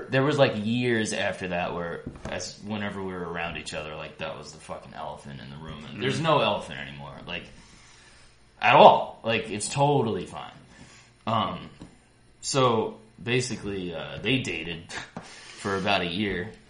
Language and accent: English; New York, United States; I grew up on Long Island, so you go to Shea Stadium, you don't go to the Bronx